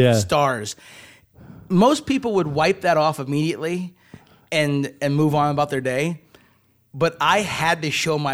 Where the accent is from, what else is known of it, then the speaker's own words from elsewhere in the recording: Walthill, Nebraska, United States; Walthall, Nebraska, 850 people. On the Omaha Indian Reservation, just 25 miles south of here.